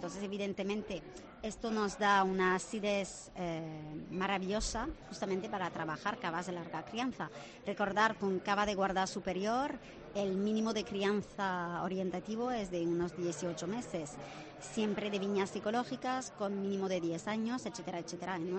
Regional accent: France; accent: French; Spanish is a second language; como podéis ver, tengo un acento francés, o sea que no voy a hablar mal del champán nunca en la vida.

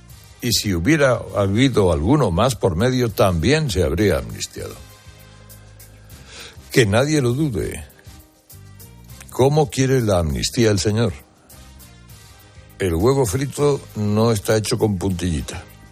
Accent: Spain

